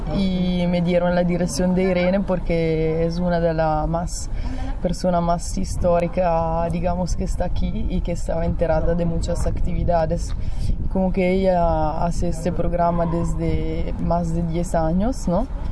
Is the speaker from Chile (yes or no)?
no; Switzerland; moved away as an adult; soy del sur de Suiza y vine aquí por trabajar